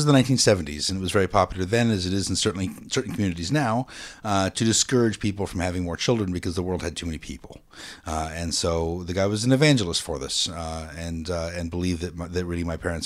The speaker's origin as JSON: {"language": "English", "town": "Portland", "region": "Oregon", "country": "United States", "tie": "born there", "said": "I was born in Portland, Oregon."}